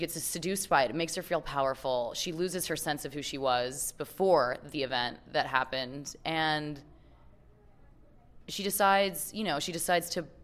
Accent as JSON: {"language": "English", "region": "Utah", "country": "United States", "lives_now": "New York City, United States", "said": "I'm from Utah, I didn't grow up around them, and then I live in New York, in New York City"}